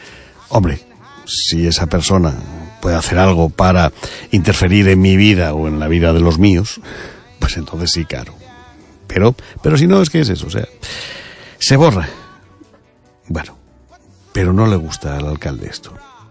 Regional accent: Galicia, Spain; Caray, somos españoles, somos gallegos.

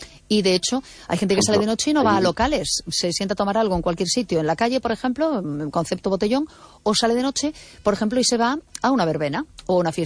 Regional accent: A Coruña, Galicia, Spain; now in Vigo, Spain; Yo soy de Coruña, de hecho, aunque estoy haciendo el programa físicamente en Vigo.

